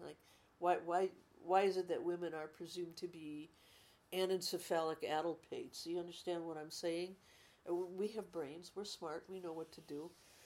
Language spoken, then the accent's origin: English; Big Bend, Wisconsin, United States; also born or lived in Waukesha; I grew up in Big Bend, Wisconsin.